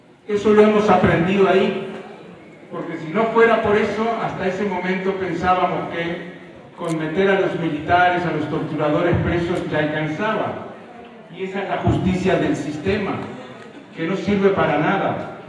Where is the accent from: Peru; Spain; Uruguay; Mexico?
Uruguay; Yo soy de Uruguay.